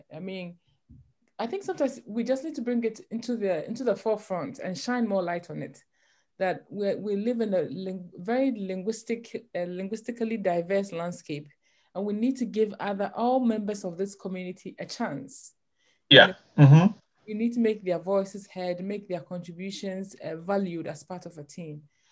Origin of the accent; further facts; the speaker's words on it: Ghana; I'm Ghanaian, you know, and for us, we'll say drugs for medicine.